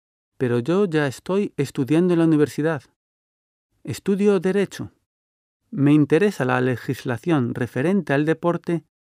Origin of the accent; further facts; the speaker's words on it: Spain; born there; Mi familia es de procedencia cubana, pero yo nací en España, sí. Este país es mi patria y la adoro desde que tengo uso de razón.